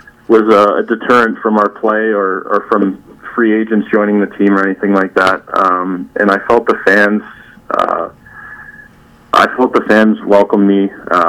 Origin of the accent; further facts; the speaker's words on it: Canada; I'm a Canadian, and I enjoyed living in Canada and playing in Canada